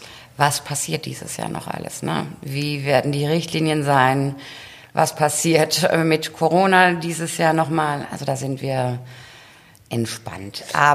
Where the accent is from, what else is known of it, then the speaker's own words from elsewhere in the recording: Baden-Württemberg, Germany; Also wir kommen ja aus der Nähe von Heidelberg